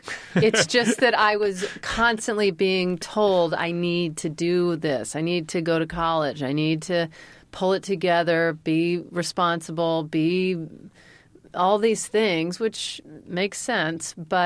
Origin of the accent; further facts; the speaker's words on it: Mississippi, United States; I get into so many conversations with people when I tell them I'm from Mississippi